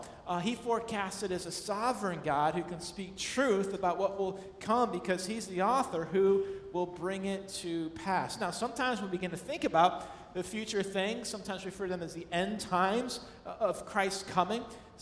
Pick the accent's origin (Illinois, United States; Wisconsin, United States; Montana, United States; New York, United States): New York, United States; Buffalo; I'm from Buffalo originally, so this is just dreamy for me.